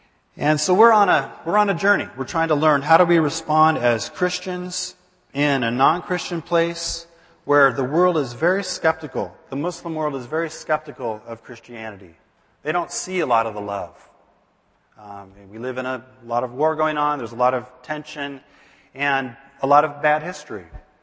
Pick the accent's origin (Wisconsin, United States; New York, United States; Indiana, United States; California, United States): California, United States; San Diego; You know, I grew up in San Diego, California.